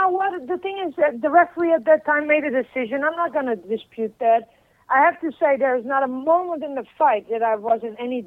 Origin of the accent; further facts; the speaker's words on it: Utrecht, Netherlands; Utrecht. That's in the center. It's close to Amsterdam. It's about 20 minutes away.